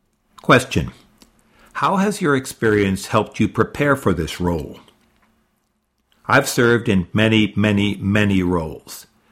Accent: Odessa, Texas, United States; our third site that's going to be in my old neighborhood where I grew up in Odessa.

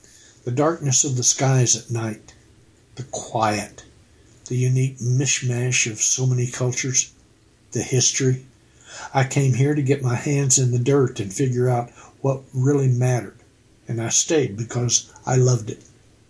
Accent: Hobbs, New Mexico, United States; New Mexico will always be where I'm from. I was born in Hobbs and lived there on and off in my childhood.

